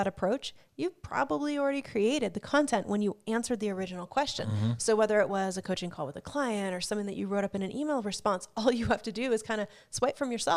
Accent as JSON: {"language": "English", "region": "Alaska", "country": "United States", "said": "I'm from Alaska, so I think politics have shown us that Alaskans are in danger of going rogue, right?"}